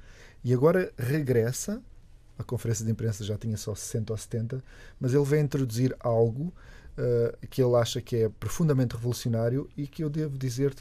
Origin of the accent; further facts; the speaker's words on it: Olhão, Algarve, Portugal; Eu, por exemplo, eu sou do Algarve, pá, ali daquela da zona mesmo sul do sul.